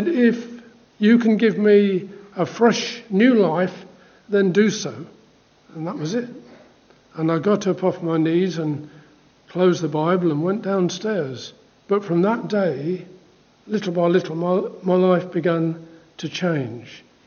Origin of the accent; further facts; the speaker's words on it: Holbeach Marsh, East Midlands, United Kingdom; born there; I was born in Holbeach Marsh, for those of you who know where that is. And that's real country.